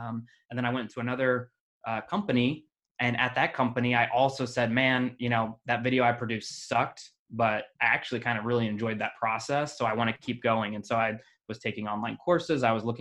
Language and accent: English; Kansas, United States; also born or lived in Las Vegas / Iowa / Arizona / Utah; I was born in Las Vegas. I was adopted at a very young age, around 2, by my own family. So I quickly moved from Las Vegas to Kansas. So I grew up a country boy, basically, in a city. So not really. Grew up in Kansas.